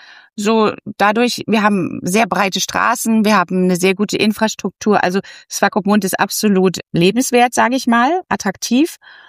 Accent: Konstanz, Baden-Württemberg, Germany; Ja, also wir kommen ja aus Konstanz am Bodensee

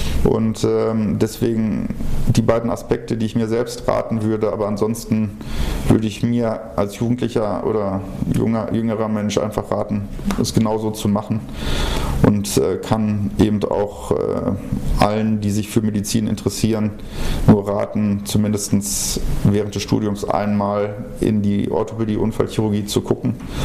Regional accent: Hanover, Lower Saxony, Germany; now in Rhineland, Germany; als ich aus Hannover, also aus Norddeutschland eher dann hier hingekommen bin. Hatte man so als Norddeutscher im Rheinland irgendwie immer so nur die Bilder von Karneval

